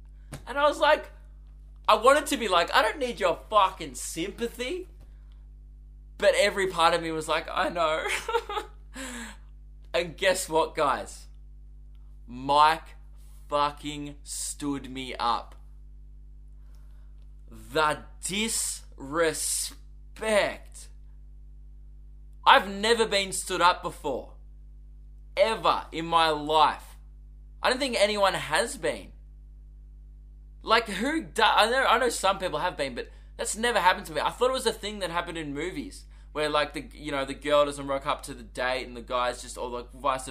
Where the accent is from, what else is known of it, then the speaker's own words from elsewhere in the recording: Diamond Creek, Victoria, Australia; I am from the economical hub of Victoria, Diamond Creek.